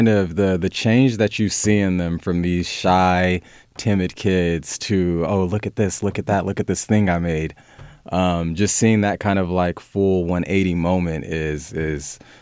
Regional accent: Sacramento, California, United States; but I'm from Sacramento, actually. So born and raised, South Sac. I'm a Sacramento guy.

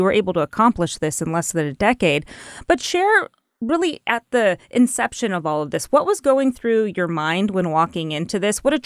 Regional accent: Eagle Rock, California, United States; Oh, wow. Okay. I'm from Eagle Rock. So that's just, we're neighboring areas.

